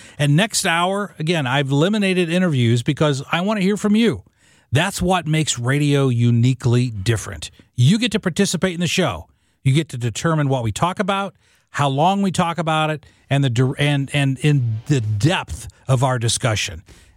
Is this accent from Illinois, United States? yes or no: yes; Illinois, United States; Now, I grew up in Southern Illinois. In the county where I grew up in the 1970s, it was literally 95% Democrat voting.